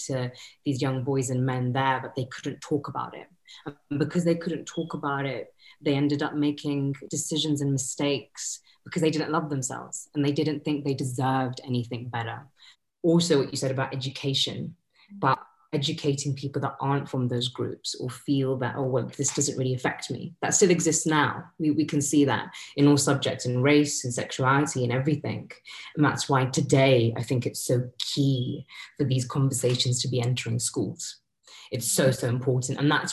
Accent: India; But if you look at history, like I'm Indian, the Kama Sutra, come on.

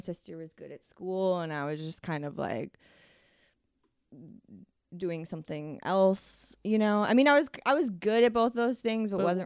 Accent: New England, United States; I grew up in a really small town in New England, and it's like puritanical Calvinist bullshit.

